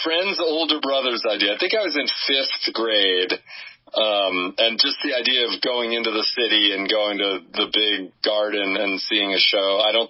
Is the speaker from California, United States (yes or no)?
yes; California, United States; born there; also born or lived in Wisconsin / Connecticut; But, you know, I was born in Southern California. That's where my family's from.